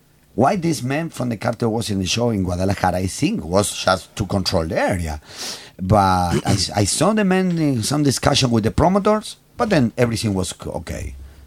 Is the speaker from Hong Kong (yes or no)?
no; Argentina; No, just because I come from Argentina, so I born with this, you know.